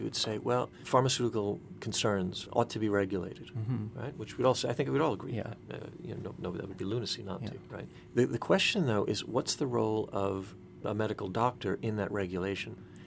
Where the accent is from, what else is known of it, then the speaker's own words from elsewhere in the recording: United States; for myself as an American, I've grown up in a different understanding.